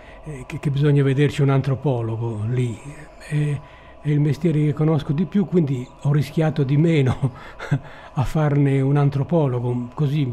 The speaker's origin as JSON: {"language": "Italian", "town": "Guasila", "region": "Sardinia", "country": "Italy", "tie": "born or raised there", "said": "forse molto il mio paese, però non precisamente il mio paese, Guasila"}